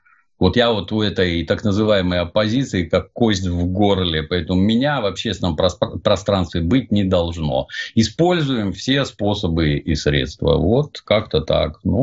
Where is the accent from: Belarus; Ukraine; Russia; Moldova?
Ukraine; born there; там особо отмечено, например, что я родился на Украине.